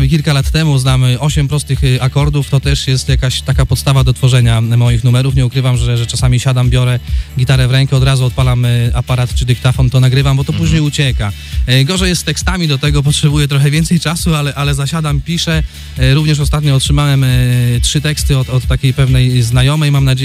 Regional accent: Goleniów, West Pomeranian Voivodeship, Poland; Ja przyjechałem do was z Goleniowa.

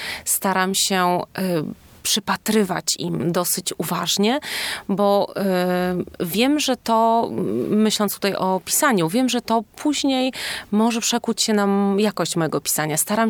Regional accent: Szczecin, West Pomeranian Voivodeship, Poland; Szczecin to jest moje miejsce, w którym się urodziłam, w którym mieszkam i które szczerze wielbię.

